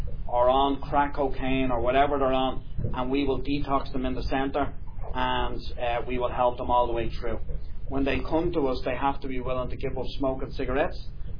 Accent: Tallaght, Leinster, Ireland; I was brought up in Talla in a place called Jobstown.

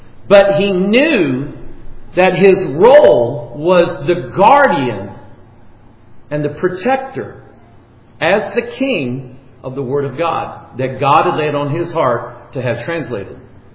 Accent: United States; This is why, I mean, I'm an American.

